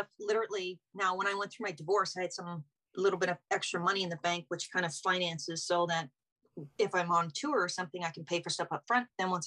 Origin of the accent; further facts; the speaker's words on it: St. Catharines, Ontario, Canada; He says, yeah, we're from St. Catharines, Ontario. I'm like, that's my hometown.